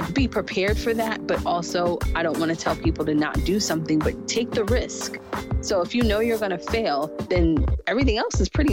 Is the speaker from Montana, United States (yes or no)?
no; New York City, New York, United States; And outside of my house in Queens, New York, I grew up in Jamaica, Queens, New York, and we had this bush of berries.